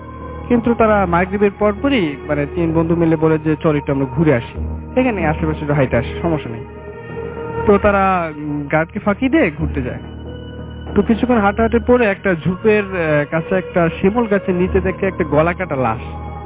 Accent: Jamalpur, Mymensingh Division, Bangladesh; আমার ঘটনাটা হচ্ছে এই জামালপুর, আমার নিজ জেলা কেন্দ্রিক।

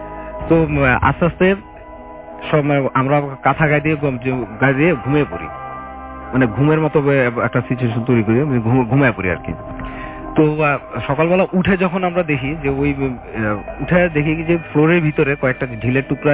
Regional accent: Narayanganj, Dhaka Division, Bangladesh; নারায়ণগঞ্জ থেকে আসছি।

